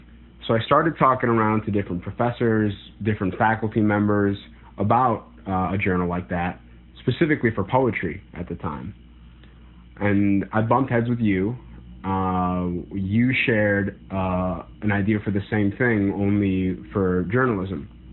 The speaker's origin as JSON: {"language": "English", "town": "Waukegan", "region": "Illinois", "country": "United States", "said": "I use he, him, his pronouns, and I'm from Waukegan, Illinois, Lake County."}